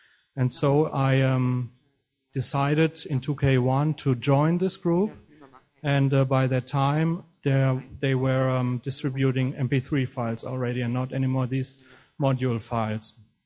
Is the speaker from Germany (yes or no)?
yes; Mannheim, Baden-Württemberg, Germany; English is a second language; I'm from Mannheim